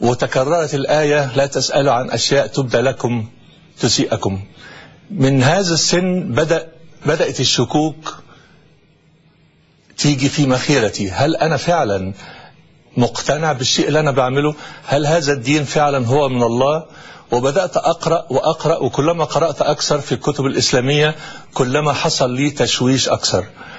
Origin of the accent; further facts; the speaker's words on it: Egypt; من مصر. نشأت في عائلة مسلمة محافظة.